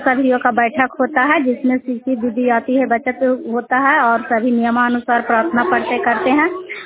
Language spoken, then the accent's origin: Hindi; Jaswantpur, Bihar, India; मैं जसवंतपुर गांव चंडी ब्लॉक की रहने वाली हूँ।